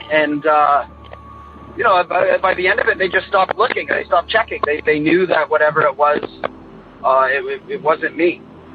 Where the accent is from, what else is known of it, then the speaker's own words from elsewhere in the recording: Ontario, Canada; also born or lived in England; So, I'm from Ontario, Canada, but I lived in England until I was about 8 or 9 years old. And we lived in a very old farmhouse that was originally built in the early 1400s.